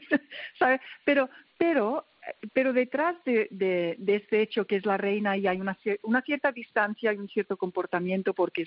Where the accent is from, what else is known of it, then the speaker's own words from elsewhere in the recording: Spain; me sorprendió recibir el encargo precisamente porque soy española.